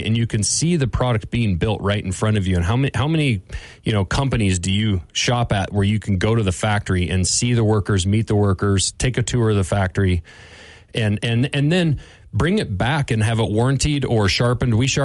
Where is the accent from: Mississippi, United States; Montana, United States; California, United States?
Montana, United States; Lincoln; I grew up in Lincoln, Montana, and started making knives when I was 11.